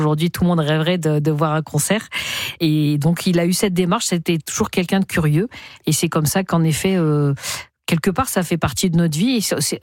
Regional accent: Pantin, Île-de-France, France; j'ai grandi aussi à Pantin

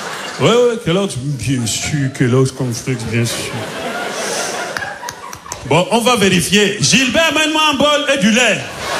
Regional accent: Cameroon; Malheureusement, j'ai pas pu aller dans mon pays d'origine, au Cameroun.

